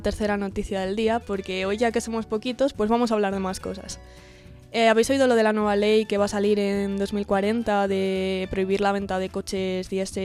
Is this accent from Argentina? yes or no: no; Zamora, Castile and León, Spain; yo soy de Zamora.